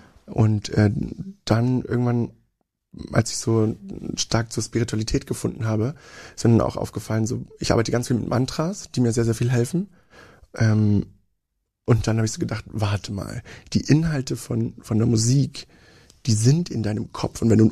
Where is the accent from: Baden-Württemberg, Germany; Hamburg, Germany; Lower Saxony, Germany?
Baden-Württemberg, Germany; Aalen; also born or lived in Magdeburg; Und dann hat es uns irgendwie ins Schwabenländchen gezogen.